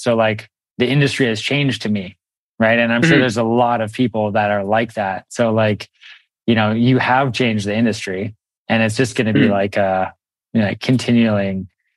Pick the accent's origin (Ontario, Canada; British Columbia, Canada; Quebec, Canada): British Columbia, Canada; Victoria; now in Los Angeles, United States; No, I'm actually from Canada as well. I grew up in Victoria.